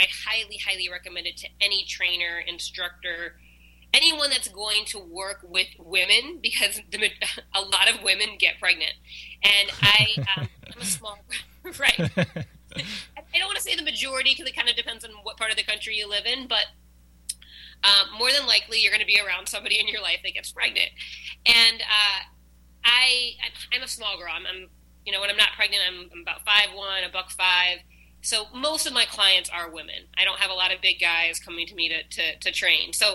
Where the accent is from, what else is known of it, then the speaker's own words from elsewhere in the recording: Midwest, United States; and then I'm from the Midwest.